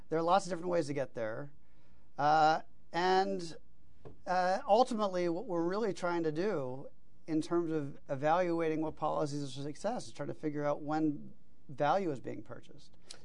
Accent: North Carolina, United States; And I'm from North Carolina, which has not expanded Medicaid

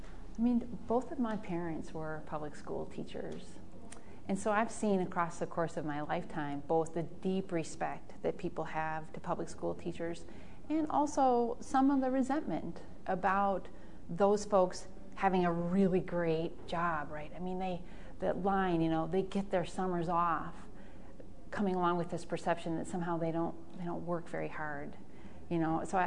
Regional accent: Grafton, Wisconsin, United States; where I grew up in Grafton, Wisconsin

